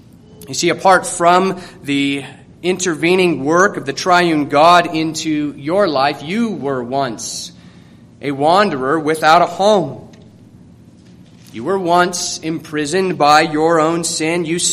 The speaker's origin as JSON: {"language": "English", "region": "Colorado", "country": "United States", "tie": "born or raised there", "said": "I grew up here in Colorado, as I just said, and what it took for me to appreciate all of the beauty that surrounds us is leaving the state for a time."}